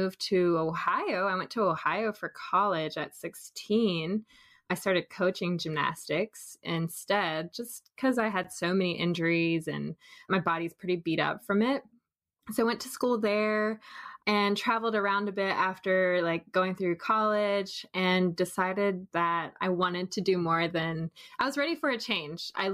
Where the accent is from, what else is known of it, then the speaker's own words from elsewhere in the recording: Singapore; Yeah, I'm a half-blood. So born and raised in Singapore